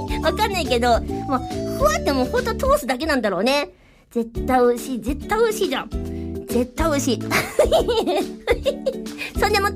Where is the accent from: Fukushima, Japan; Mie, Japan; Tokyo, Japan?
Mie, Japan; 私のね、地元三重県でも一応降ったの